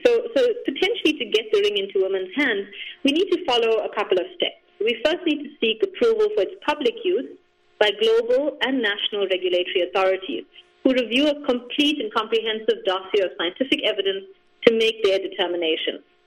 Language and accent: English; Johannesburg, Gauteng, South Africa; Yes, I mean, I'm from Johannesburg in South Africa, and so HIV is not something that's distant or remote to me.